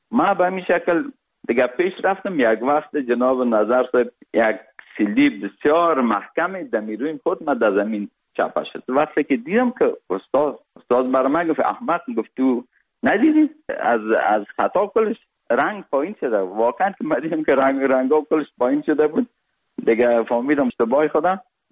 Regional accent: Kabul, Afghanistan; born or raised there; also born or lived in Parwan

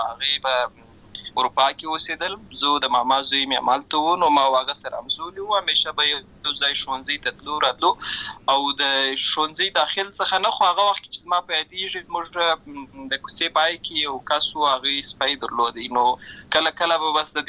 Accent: Lashkar Gah, Helmand, Afghanistan; also born or lived in Uruzgan; زه په اصل کې د ورزګان ولایت یم، اما زه په هلمند ولایت لشکرګاه کې پیدا شوی یم

